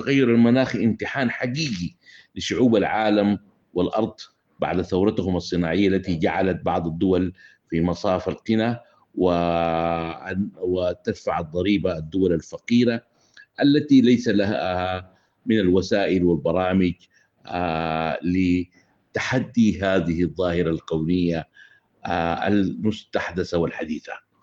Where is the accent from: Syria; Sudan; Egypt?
Sudan; وقضايا تهم بلادنا السودان